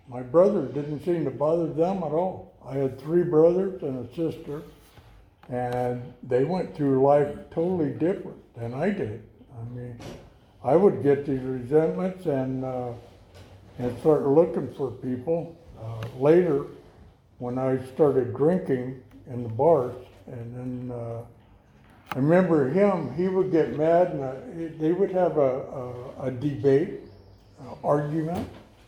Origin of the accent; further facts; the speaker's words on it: Oklahoma, United States; also born or lived in Arizona; we came from Oklahoma, and I was born in Arizona.